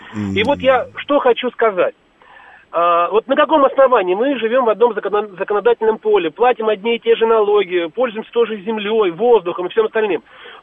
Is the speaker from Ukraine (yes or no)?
no; Moscow, Russia; Я проживаю в Москве, я москвич